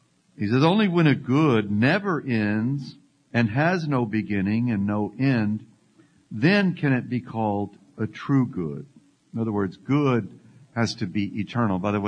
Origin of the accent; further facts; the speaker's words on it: Texas, United States; continue this program broadcast today from Great State, my home state of Texas.